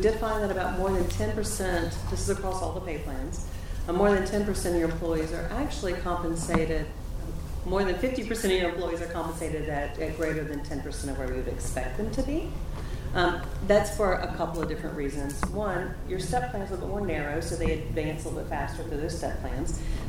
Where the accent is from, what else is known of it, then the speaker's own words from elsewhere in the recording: Tallahassee, Florida, United States; I'm from Tallahassee, Florida.